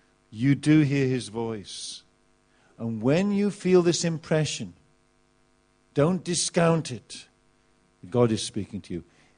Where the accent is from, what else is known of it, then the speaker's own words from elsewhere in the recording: England, United Kingdom; as an Englishman, I normally drink tea.